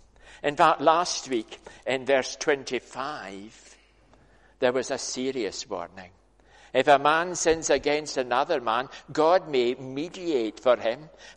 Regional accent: Scotland, United Kingdom; you can't, as a Scot, not mention that in the course of a sermon, because we like Eric Liddell, don't we?

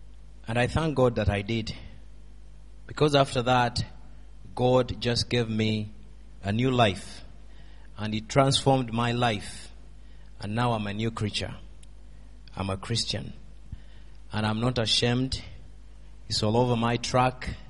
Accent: Uganda; I'm from Uganda. I am a Ugandan, and I was born in Uganda. I was born long, long time ago, in the times when Idi Amin was the president, in the 70s.

